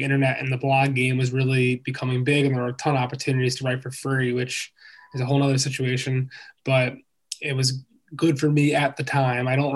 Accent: Philadelphia, Pennsylvania, United States; Well, as we've discussed, you know, I am from Philly. I'm wearing Eagles hat right now. And I grew up a diehard Sixers fan for sure.

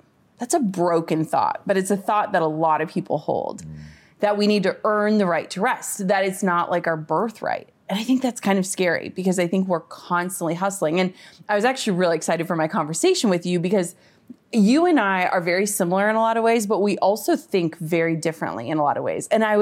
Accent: Minnesota, United States; I'm from Minnesota, like small town. So like traffic for us is like when the stoplight is red.

